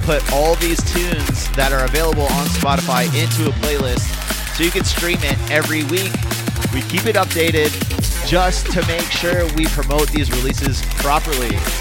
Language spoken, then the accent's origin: English; Florida, United States; I'm originally from Florida, so I love seeing that scene, you know, being propped up.